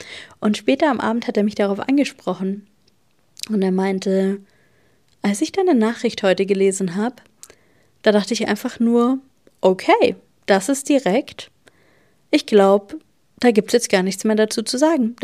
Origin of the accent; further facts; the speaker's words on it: Germany; dass ich ein unglaublich loyaler, zuverlässiger, pünktlicher, haha, wie man als Deutsche halt so ist in vielen Fällen, Mensch bin.